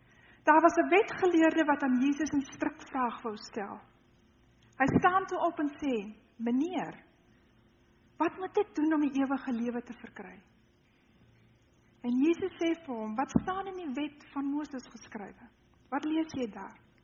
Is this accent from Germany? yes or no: no; Namibia; Ek is dus Namibier, ek kom uit Suidwes-Afrika uit.